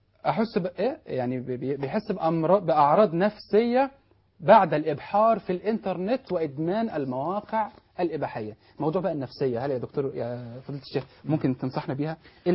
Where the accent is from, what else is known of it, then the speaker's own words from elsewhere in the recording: Egypt; انا من مصر رحت السعوديه, رحت الكويت